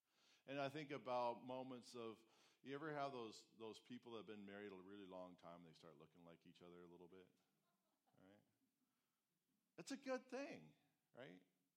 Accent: Alaska, United States; But, when you're born and raised in Alaska, 80 degrees is really hot.

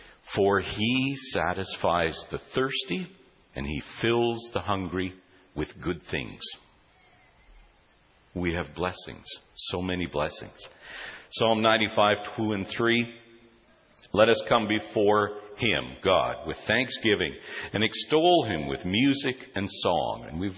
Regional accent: North Battleford, Saskatchewan, Canada; I can remember when I was a youngster growing up in North Battleford

